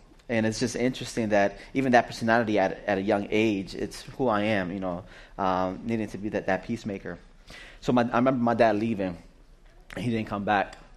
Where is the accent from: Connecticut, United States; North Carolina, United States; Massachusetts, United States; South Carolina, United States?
Massachusetts, United States; also born or lived in Puerto Rico; I was born in Puerto Rico. We moved to Massachusetts. I was 3 years old.